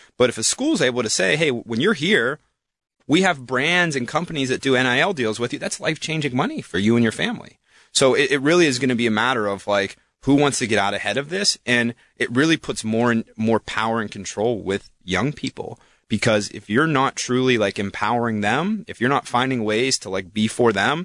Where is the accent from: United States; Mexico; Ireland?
United States; New Castle, Pennsylvania; Newcastle.